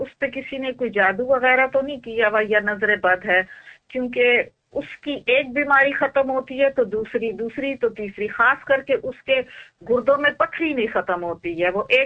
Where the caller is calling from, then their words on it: Netherlands; میں ہالینڈ سے بات کر رہی ہوں.